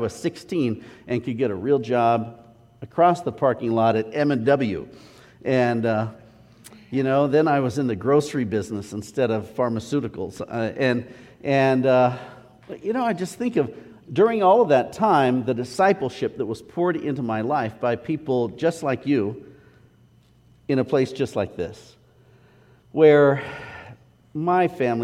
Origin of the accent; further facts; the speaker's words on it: Parma, Idaho, United States; So now we all feel like Idahoans. So, you know, back in the day, growing up in Parma and having my Cub Scout group meet at a Mormon church